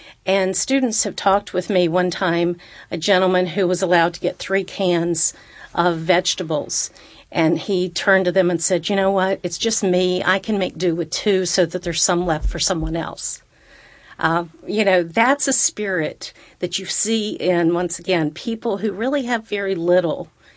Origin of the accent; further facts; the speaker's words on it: Appalachia, United States; I grew up in Appalachia, very, very poor. And my dad was a country preacher, one of his three jobs.